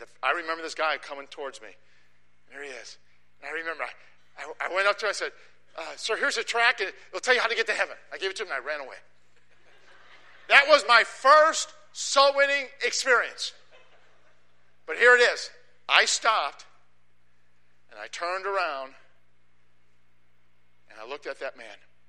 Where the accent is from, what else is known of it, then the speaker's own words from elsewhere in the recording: Chicago, Illinois, United States; And I said, I'm from Chicago.